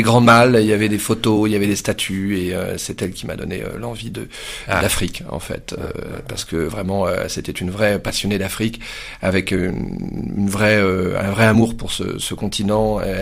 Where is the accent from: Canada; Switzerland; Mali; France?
France; Vannes, Brittany; born there; je suis breton d'origine. Je suis né à Vannes, qui est une très jolie ville portuaire dans le Morbihan, 56. C'est sur mon passeport. j'ai pas vraiment vécu. Mes grands-parents vivaient là-bas.